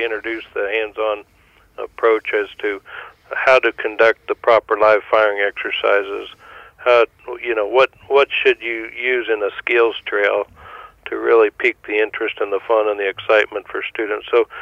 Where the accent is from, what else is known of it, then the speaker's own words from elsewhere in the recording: Colorado, United States; The same when I go back to my home state of Colorado.